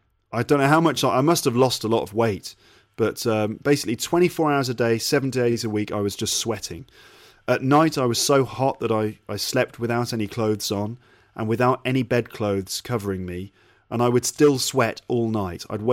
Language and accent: English; England, United Kingdom; now in Japan; I'm English. You know, I'm naturally tough